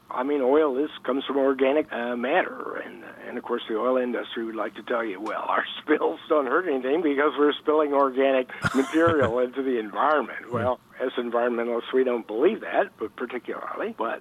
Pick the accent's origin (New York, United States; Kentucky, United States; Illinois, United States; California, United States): New York, United States; Spent 4 years teaching high school science and math in my hometown, where I grew up in upstate New York.